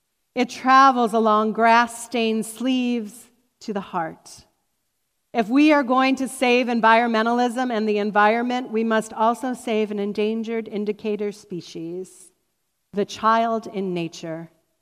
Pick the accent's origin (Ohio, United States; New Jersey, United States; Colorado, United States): Ohio, United States; Cuyahoga Falls; Growing up in Cuyahoga Falls in a cozy bungalow with two brothers, I remember playing a lot.